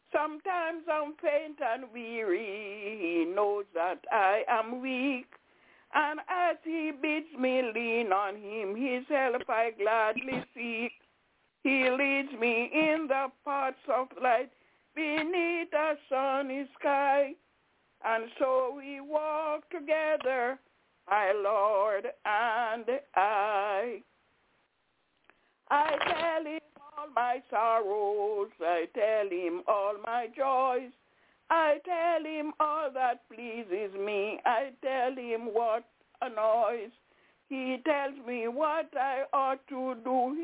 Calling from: Albany, New York, United States; I'm calling from Albany in New York.

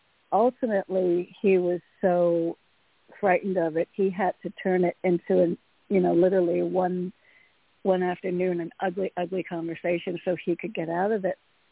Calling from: Connecticut, United States; from Connecticut.

